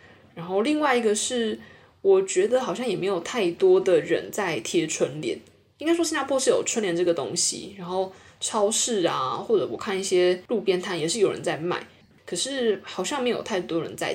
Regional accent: Taiwan; 就跟我在小时候在台湾的英文课学的不太一样

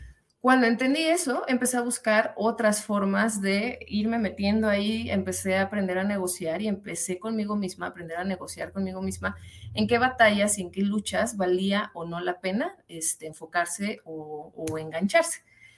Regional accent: Mexico City, Mexico; como mujer mexicana de la Ciudad de México, lesbiana, con una carrera universitaria

